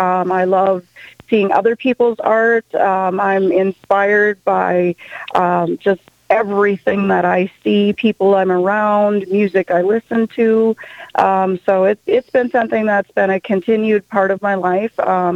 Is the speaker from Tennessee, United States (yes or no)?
no; Minnesota, United States; Well, I have grown up pretty much in southwestern Minnesota my whole life. Just kind of, I have lived in Marshall, Pipestone, Granite Falls.